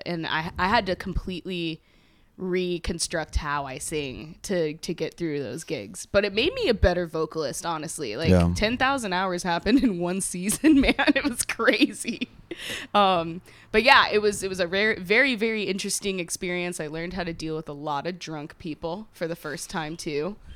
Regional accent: Orlando, Florida, United States; And I was like, "No, I'm from Orlando."

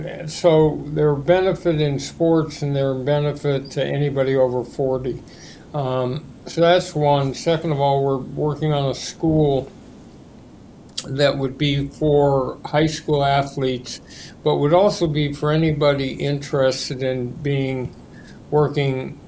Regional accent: Los Angeles, California, United States; So I grew up in Los Angeles.

